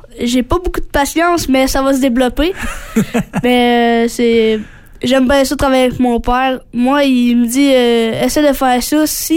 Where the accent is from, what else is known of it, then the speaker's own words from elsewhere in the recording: Sainte-Françoise, Quebec, Canada; je parle de l'agriculture chez moi à Sainte-Françoise.